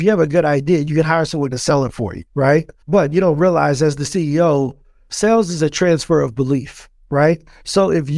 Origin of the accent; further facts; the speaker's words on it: East St. Louis, Illinois, United States; Yeah, so born and raised in East St. Louis, Illinois.